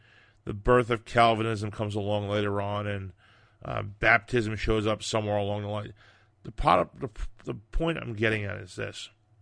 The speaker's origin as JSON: {"language": "English", "town": "Long Island", "region": "New York", "country": "United States", "tie": "born or raised there", "said": "I grew up in Long Island. I met everybody."}